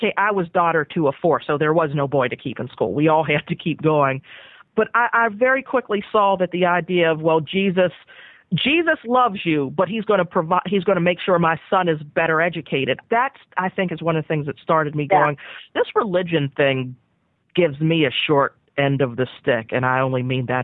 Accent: Pittsburgh, Pennsylvania, United States; I grew up Catholic in Pittsburgh, you know, working class.

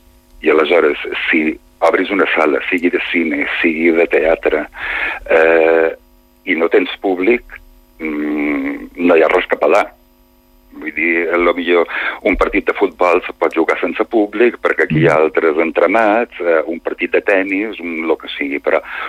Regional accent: Sa Pobla, Balearic Islands, Spain; born there; moved away; jo he de dir que jo, malgrat vaig néixer a Sa Pobla, fa molts anys que no hi visc.

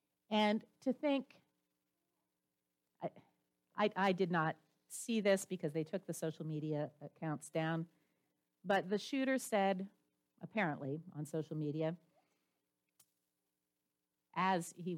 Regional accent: Pennsylvania, United States; And growing up in Pennsylvania, that hit home with me.

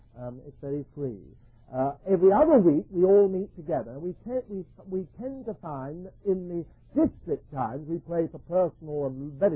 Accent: United Kingdom; And then we all say, now we're British, we are going to have a cup of tea.

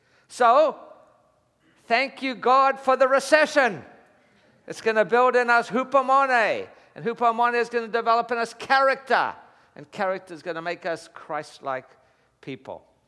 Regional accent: Durban, KwaZulu-Natal, South Africa; I was raised in Durban, South Africa. And we were raised very much in the British school system. We went to school, all boys school with school uniforms and that kind of thing.

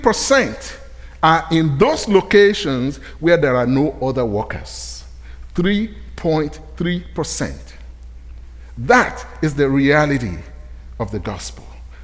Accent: Nigeria; I come from the Yoruba ethnic group in Nigeria.

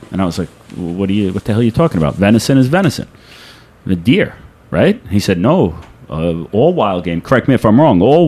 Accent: United States; I'm an American, but whatever

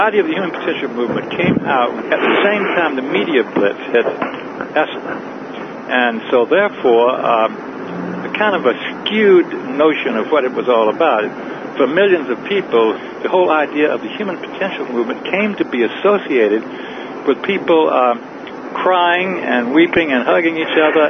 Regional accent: Atlanta, Georgia, United States; I was there in Atlanta when Piedmont Park Swimming Pool, which I used to go to when I was a kid, I was brought up in Atlanta.

